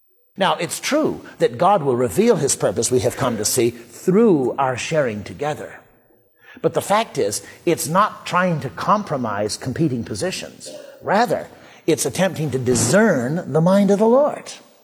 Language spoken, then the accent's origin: English; United States; I love many, many places in the world, but I'm an American and happy with it.